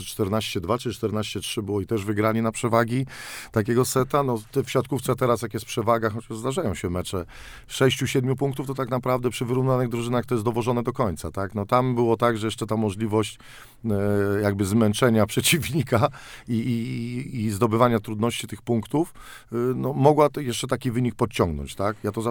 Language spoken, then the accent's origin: Polish; Nysa, Opole Voivodeship, Poland; ja wychowałem się w Nysie przy zawodnikach no, specyficznych